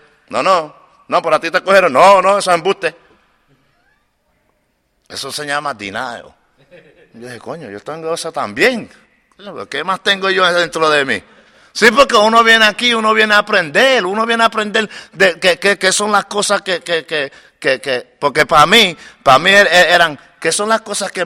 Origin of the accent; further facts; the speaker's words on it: New York, United States; cuando yo me crié en Nueva York, yo cogí las calles que yo no le tenía miedo a nada.